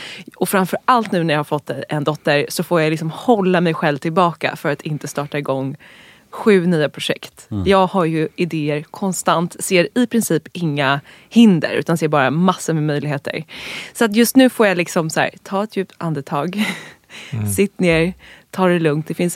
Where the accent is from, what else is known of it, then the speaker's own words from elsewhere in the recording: Dalarö, Stockholm County, Sweden; Jag är uppvuxen ute på Dalarö i skärgården, ett litet samhälle. Jag är uppvuxen med min mamma och mina två systrar.